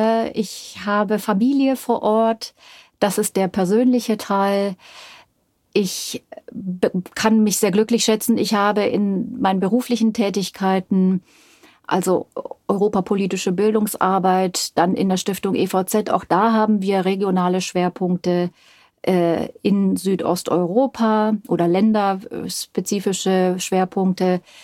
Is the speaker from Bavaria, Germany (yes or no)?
yes; Bavaria, Germany; ich bin in Bayern aufgewachsen